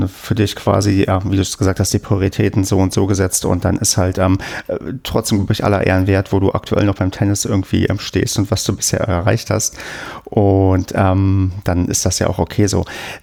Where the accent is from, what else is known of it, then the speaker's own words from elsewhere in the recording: Brandenburg, Germany; Also ich komme ja aus Brandenburg, und da hat man halt Punktspiele gesagt.